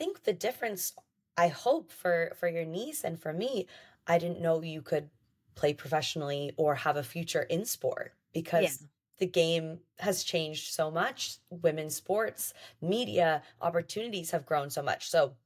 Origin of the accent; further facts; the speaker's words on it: Pacific Palisades, California, United States; Pacific Palisades.